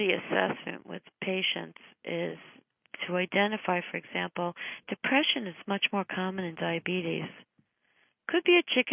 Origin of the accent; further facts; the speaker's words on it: New York City, New York, United States; born there; because from the time I was born in Hell's Kitchen